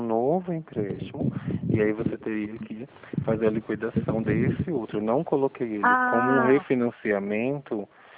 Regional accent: Pernambuco, Brazil; now in Rio Claro, Brazil; porque eu vim de Pernambuco

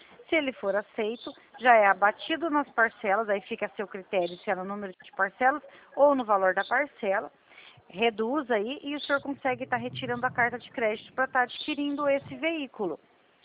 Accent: São Paulo, Brazil; eu sou do estado de São Paulo

